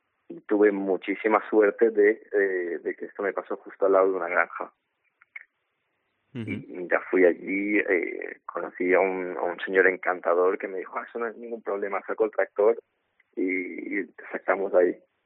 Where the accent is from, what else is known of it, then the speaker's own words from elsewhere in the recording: Valencian Community, Spain; yo soy valenciano y yo veía que todo el mundo estaba hablando mi idioma.